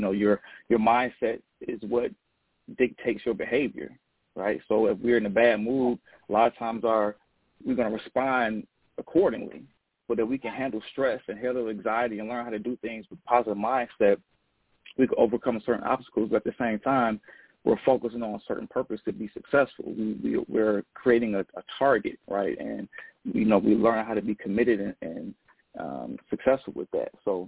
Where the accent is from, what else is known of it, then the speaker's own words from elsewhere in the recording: Joliet, Illinois, United States; I'm from Joliet, and I wanted to start there